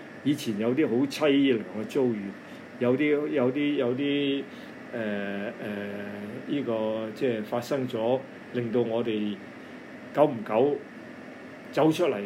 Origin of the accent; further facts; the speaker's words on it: Guangdong, China; 我們廣東人叫它那朵花呢